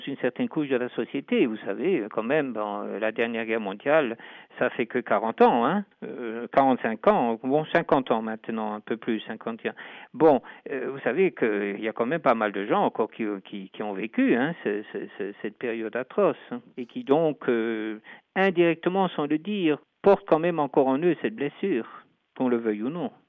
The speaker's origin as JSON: {"language": "French", "country": "France", "said": "quand on regarde, bien sûr, en tant que Français, un petit peu cette Bavière"}